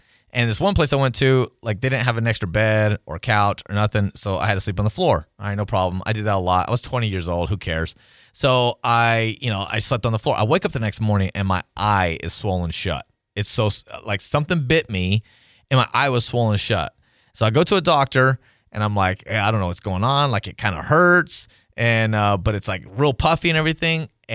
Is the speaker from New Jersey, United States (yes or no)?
no; Tennessee, United States; also born or lived in Texas / Illinois / Iowa / Ohio; because I grew up in Tennessee, lived in Texas for 10 years, 13 years. And then when I got in radio kind of moved you around all over the place. And so I lived in like Illinois and Iowa and Ohio.